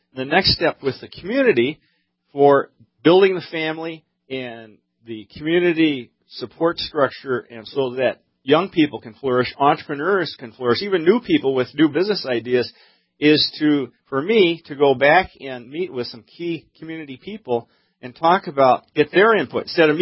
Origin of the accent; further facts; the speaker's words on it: Minnesota, United States; Well, I'm from Minnesota, but my career corridor is from the headwaters of Lake Itasca through to the Black Hills